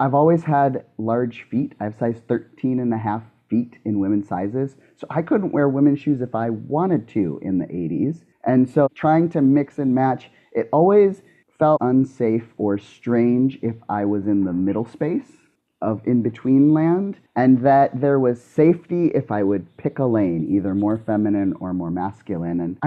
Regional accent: South Dakota, United States; I grew up in South Dakota where the gender roles were very strict.

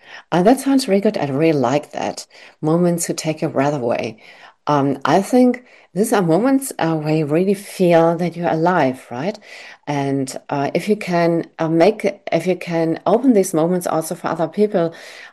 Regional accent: Rhineland, Germany; English is a second language; I'm from Rhineland, and the Rhinelandian, they're well known for really bad jokes, and they're also well known for laughing out loud, even if it's a bad joke.

